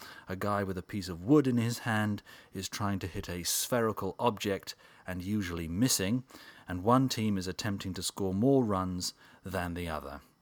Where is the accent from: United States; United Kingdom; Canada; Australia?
United Kingdom; England; I was born and raised in England